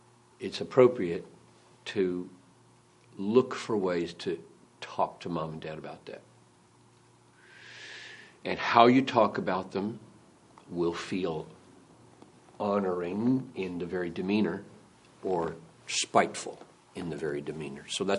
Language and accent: English; United States; I'm an American, right?